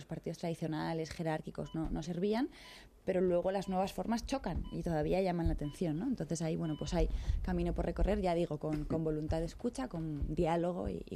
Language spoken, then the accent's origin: Spanish; Madrid, Community of Madrid, Spain; yo, como madrileña, he visto